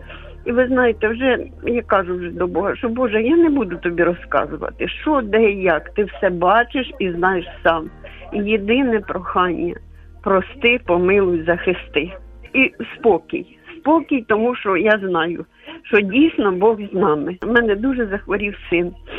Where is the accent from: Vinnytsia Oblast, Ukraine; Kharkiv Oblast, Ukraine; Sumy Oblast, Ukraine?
Kharkiv Oblast, Ukraine; Kharkiv; moved away as an adult; now in Lviv, Ukraine; я з Харкова. На початку війни я з сином виїхала до Львова.